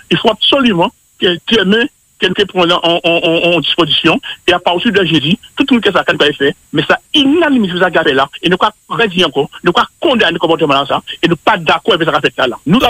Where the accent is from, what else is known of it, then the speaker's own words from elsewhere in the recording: Guadeloupe, France; nous sommes des Guadeloupéens et que nous ne pouvons pas admettre et qu'à traiter des Guadeloupéens